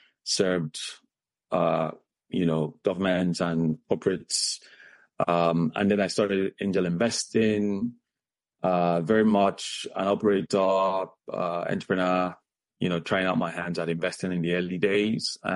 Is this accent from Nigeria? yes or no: yes; Northern Nigeria, Nigeria; I'm a Nigerian global citizen, proud Yoruba man, grew up in the northern part of Nigeria, so I speak Hausa, Yoruba, as well as a little bit of Igbo, because I took a wife from the eastern part of Nigeria.